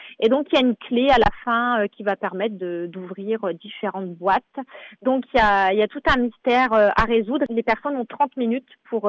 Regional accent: Hauts-de-France, France; puisqu'on sait que chez nous, en Avesnois, le territoire a été quand même fortement marqué par plein de batailles

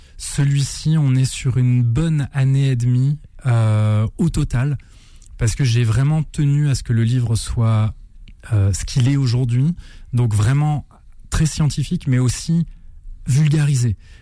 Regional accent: Côte d’Ivoire; Oui, j'ai vécu là-bas. J'ai passé toute ma petite enfance là-bas.

